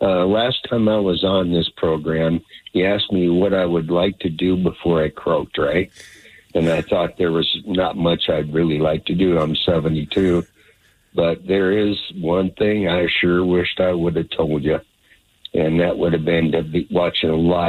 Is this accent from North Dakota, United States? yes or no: yes; North Dakota, United States; moved away as an adult; I'm originally from North Dakota, and I moved down here in 1986 because I was sick and tired of winter